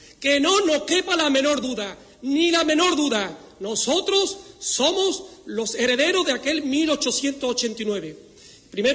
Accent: Rociana del Condado, Andalusia, Spain; en este caso porque soy de Rociana

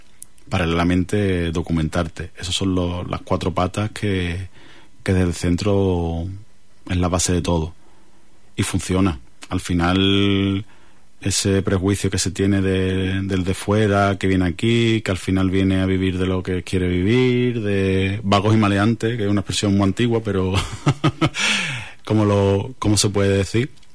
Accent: Cádiz, Andalusia, Spain; yo soy de Cádiz, y bueno, a lo mejor ciertas carreras sociales no existían en la facultad

